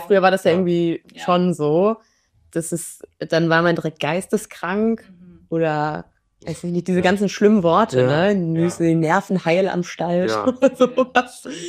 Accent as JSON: {"language": "German", "region": "Hamburg", "country": "Germany", "said": "ich komme ja auch aus Hamburg"}